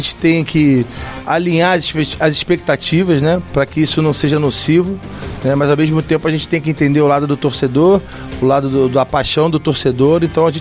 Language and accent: Portuguese; Rio de Janeiro, Brazil; Eu sou cria do Rio de Janeiro, né? Então comecei jogando aqui, sou carioca